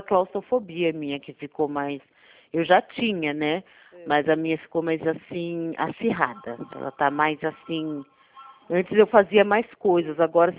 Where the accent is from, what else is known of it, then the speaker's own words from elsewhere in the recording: São Roque, São Paulo, Brazil; Eu sou de São Roque.